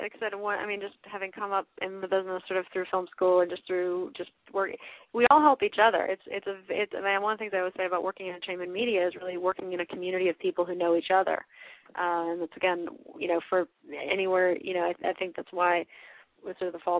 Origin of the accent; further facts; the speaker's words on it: New York, United States; I always remember when I grew up in New York and I was just trying to figure out where I wanted to go